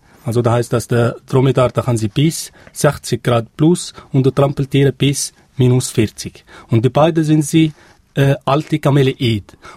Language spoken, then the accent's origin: German; South Tunisia, Tunisia; German is a second language; ich komme aus Tunesien, ganz genau aus Südtunesien.